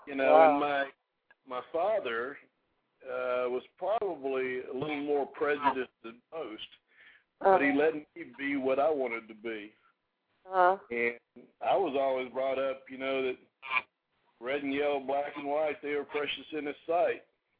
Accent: Mississippi, United States; I'm from Mississippi.

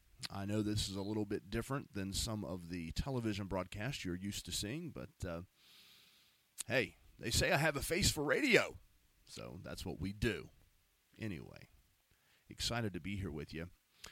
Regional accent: United States; I'm a Christian, and number two, I'm an American, and I love my country.

